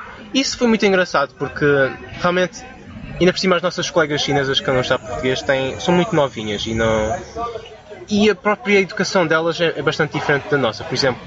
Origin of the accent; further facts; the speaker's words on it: Macau; now in Beijing, China; Eu sou originário de Macau. Na altura ainda era português, mas é uma província na China.